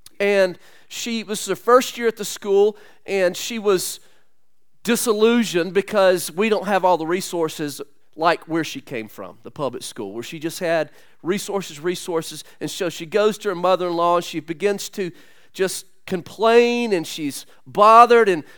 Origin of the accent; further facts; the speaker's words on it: Southern United States, United States; growing up in the Bible Belt and Protestant evangelical culture, I believe we have a real, real tendency in church to make it very man-centered.